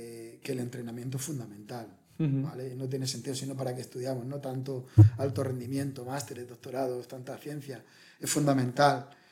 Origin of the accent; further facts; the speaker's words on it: Murcia, Region of Murcia, Spain; yo por ejemplo soy de Murcia y tuve que venir aquí a Madrid